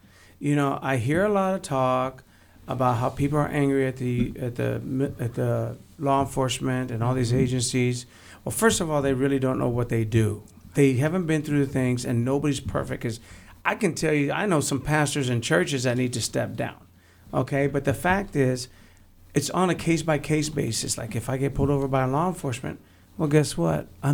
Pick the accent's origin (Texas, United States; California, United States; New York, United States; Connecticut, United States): Texas, United States; San Antonio; I said, I'm from San Antonio, Texas.